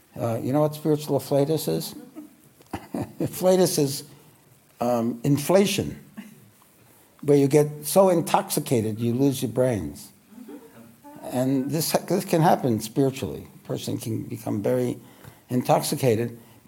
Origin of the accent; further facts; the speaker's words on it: New York City, New York, United States; I grew up in Williamsburg, Brooklyn, which is the center of Hasidism.